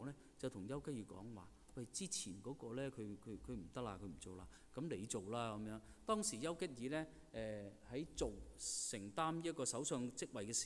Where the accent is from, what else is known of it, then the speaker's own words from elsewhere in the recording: Vancouver, British Columbia, Canada; also born or lived in Hong Kong; 大家都知道我来自温哥华，1996年开始，神呼召我2012年去到香港侍奉，